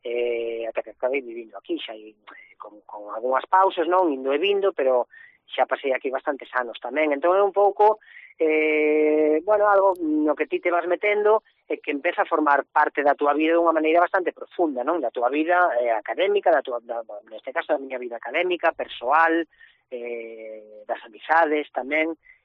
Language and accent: Galician; Barcelona, Catalonia, Spain; Galician is a second language; Eu son catalán, son de Barcelona, pero eu empecé a estudar galego aí no ano 2001